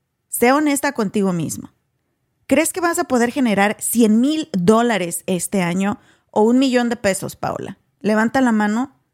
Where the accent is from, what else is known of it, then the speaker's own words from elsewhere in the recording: Mexico; nosotras venimos de México también